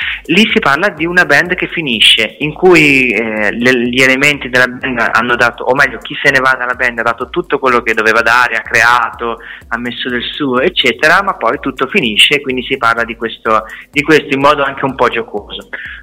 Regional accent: Genoa, Liguria, Italy; noi siamo di Genova

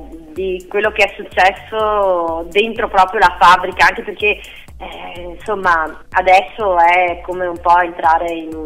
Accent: Tezze sul Brenta, Veneto, Italy; dall'amministrazione del mio paese, da Terzi sul Brenta

